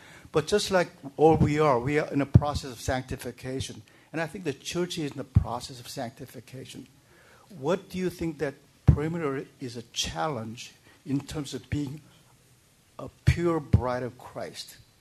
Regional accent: South Korea; English is a second language; I am from Korea, and a number of theological students come to Atlanta as a field trip as a senior.

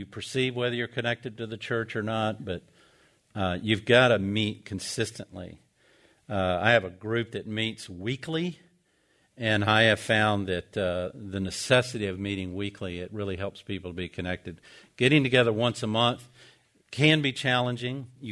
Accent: Atlanta, Georgia, United States; I grew up here in Atlanta, so I have people that I know that I grew up with.

